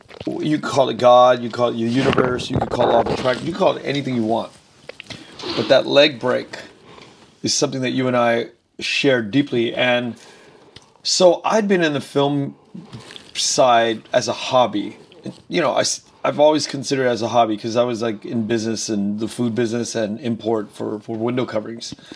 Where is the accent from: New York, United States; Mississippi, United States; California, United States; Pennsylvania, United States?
California, United States; Los Angeles; I grew up in Koreatown. So like I started hanging out with all these people.